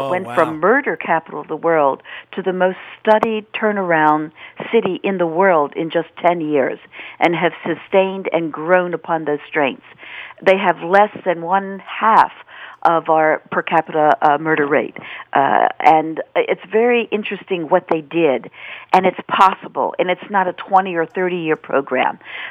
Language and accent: English; Maryland, United States; born there; I was born in Maryland. I've lived all over the world.